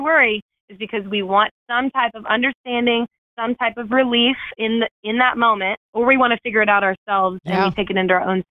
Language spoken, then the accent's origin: English; the South, United States; I don't know about you, but I grew up in the South, and I think a lot of Southern mamas pride themselves about worrying for their kids.